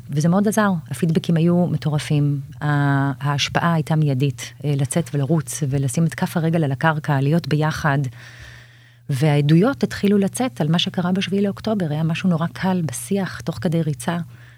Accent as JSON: {"language": "Hebrew", "town": "Jerusalem", "region": "Jerusalem District", "country": "Israel", "tie": "born or raised there", "said": "אני מרגישה שאני איזשהו רליק היסטורי בירושלים, כי אני נולדתי ונשארתי בירושלים."}